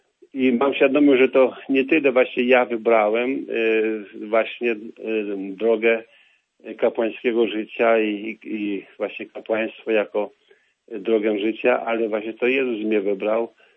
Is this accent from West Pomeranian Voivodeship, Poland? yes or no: no; Leżajsk, Subcarpathian Voivodeship, Poland; Tak, ja pochodzę z Podkarpacia, tam urodziłem się na terenie parafii Leżańsk.